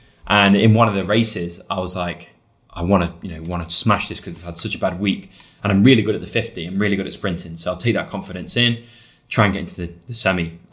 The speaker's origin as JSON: {"language": "English", "country": "United Kingdom", "said": "I take immense pride that, you know, I am who I am and I'm British."}